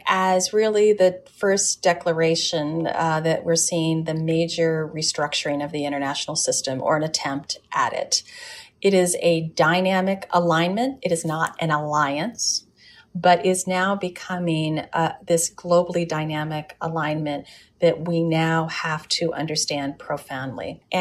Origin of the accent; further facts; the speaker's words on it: United States; because I'm an American and I'm positive